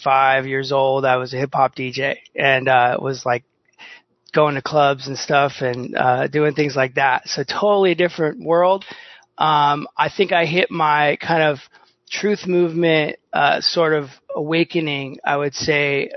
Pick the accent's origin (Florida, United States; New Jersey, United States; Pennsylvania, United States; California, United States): California, United States; when I grew up in the Bay Area, I was like totally disconnected to, where our food comes from